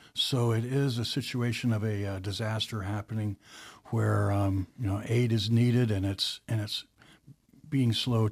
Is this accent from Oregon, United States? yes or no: no; Galena, Ohio, United States; That is my hometown.